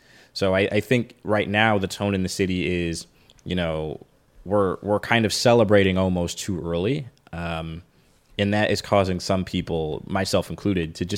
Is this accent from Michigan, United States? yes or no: yes; Detroit, Michigan, United States; last year when I first moved back to Detroit, it felt like I wasn't in my hometown anymore.